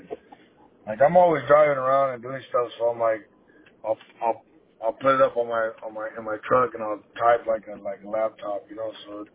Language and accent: English; Monterey, California, United States; now in Lemoore, United States; It's sorry out here. It sucks. I'm originally from Monterey.